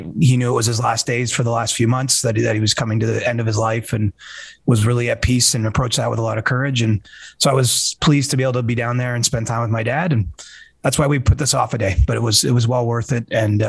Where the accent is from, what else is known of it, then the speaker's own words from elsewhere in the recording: Cobourg, Ontario, Canada; He's a legend in my hometown of Cobourg, Ontario, born and raised there.